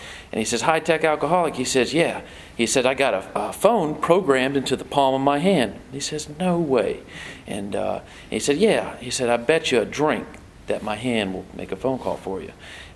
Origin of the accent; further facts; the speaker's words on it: Hickory, North Carolina, United States; now in Sumter, United States; and I live in Sumter, South Carolina now. It's about 2 hours down the road. I'm actually from Hickory, so I'm sure that you all probably know where that is.